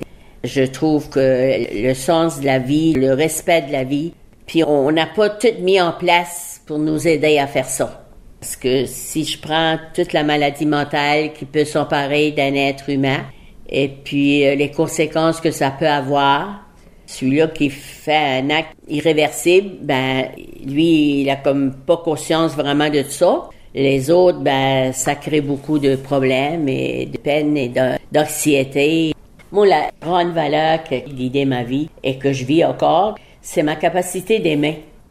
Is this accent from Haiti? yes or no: no; Îles-de-la-Madeleine, Quebec, Canada; born there; Pourquoi je suis née aux Îles-la-Madeleine au lieu qu'en Afrique?